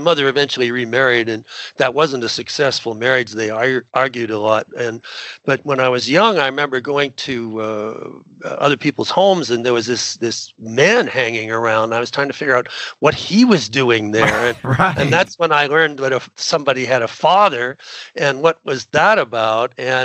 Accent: Ontario, Canada; I was raised in Southern Ontario in Canada

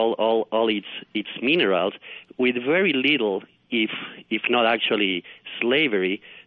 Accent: Argentina; That means I'm from Argentina personally

